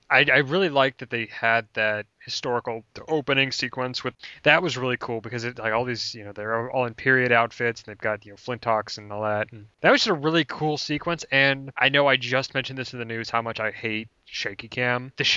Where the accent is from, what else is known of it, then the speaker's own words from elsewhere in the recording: United States; You know, we're American, so we're a little slow on the uptake.